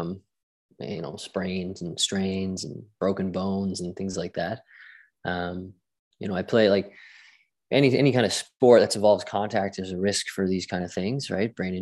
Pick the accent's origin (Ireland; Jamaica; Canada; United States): Canada; St. John's, Newfoundland and Labrador; also born or lived in Glasgow, United Kingdom; Yeah, so I grew up here in St. John's, Newfoundland